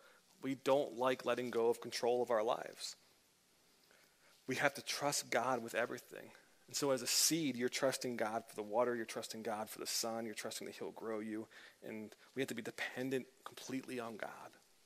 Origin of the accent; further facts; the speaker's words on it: England, United Kingdom; My grandparents, from my English side, oh, I'm English.